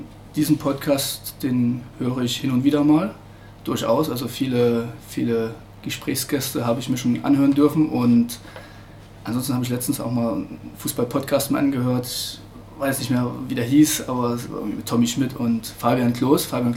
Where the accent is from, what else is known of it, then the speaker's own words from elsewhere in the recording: Stolpen, Saxony, Germany; Ich komme aus Stolpen, das ist 30 Kilometer östlich von Dresden, also aus dem tiefsten Sachsen komme ich.